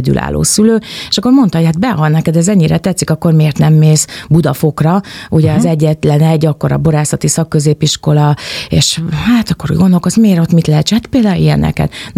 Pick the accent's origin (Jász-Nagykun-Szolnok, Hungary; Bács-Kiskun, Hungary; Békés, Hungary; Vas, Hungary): Bács-Kiskun, Hungary; Bácsalmás; én egy bácsalmáson születtem, egy bácskai, akkor még község volt, és mi horvát felmenőkkel rendelkezünk anyai ágon